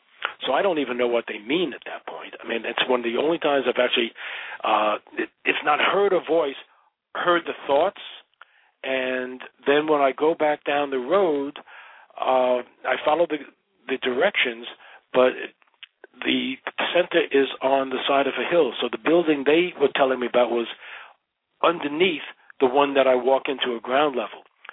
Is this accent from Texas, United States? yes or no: no; New York, United States; Everything is different than the vegetation we have back east, because I grew up in Long Island.